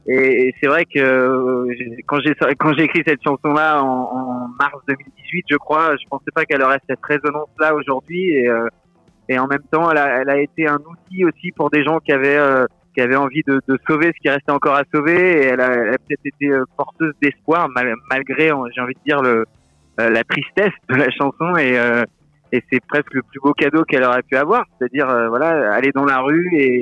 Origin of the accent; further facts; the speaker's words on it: Nouvelle-Aquitaine, France; je me souviens de quand j'étais gamin, dans la Creuse, on devait faire 80 km pour aller voir un concert